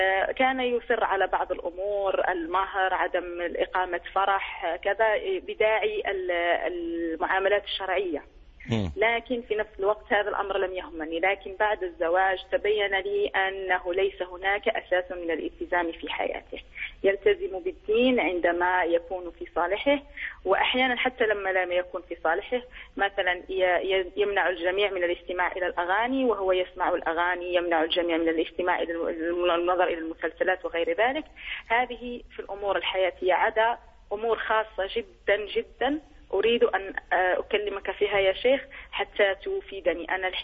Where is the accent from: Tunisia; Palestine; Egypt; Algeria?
Algeria; أنا من الجزائر